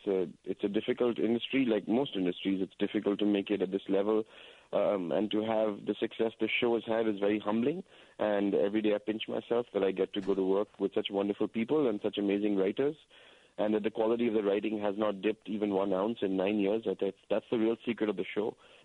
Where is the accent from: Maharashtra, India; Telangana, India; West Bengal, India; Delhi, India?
Delhi, India; New Delhi; now in United States; You know, I'm this kid from New Delhi, India. A lot of people don't know that I grew up my whole life in India.